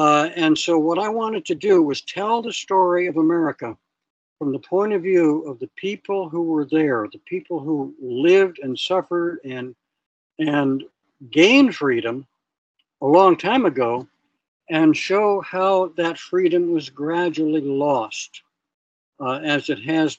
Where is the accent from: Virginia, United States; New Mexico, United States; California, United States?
Virginia, United States; Williamsburg; And we lived a mile from the Williamsburg historic area. And so I was brought up on American history.